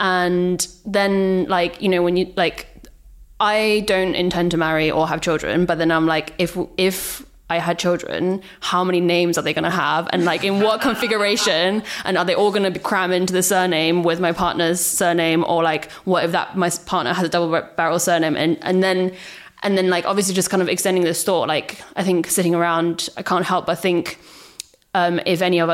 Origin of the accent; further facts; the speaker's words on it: China; I grew up in China, but still it gets quite diluted. And I don't speak any Danish